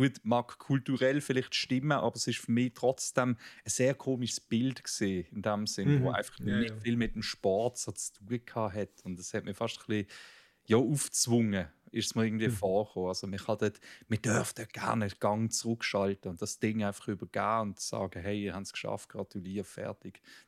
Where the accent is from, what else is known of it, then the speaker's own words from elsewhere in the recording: Switzerland; als Schweizer